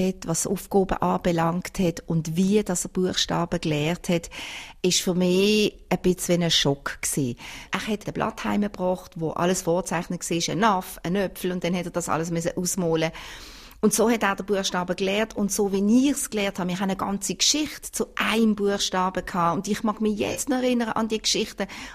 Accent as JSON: {"language": "German", "country": "Switzerland", "said": "Und bei uns in der Schweiz, traditionsgemäss geht halt alles ein bisschen länger."}